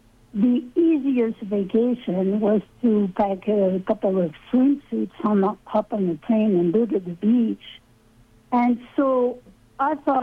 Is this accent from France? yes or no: yes; France; English is a second language; moved away; I'm a woman. I came from France.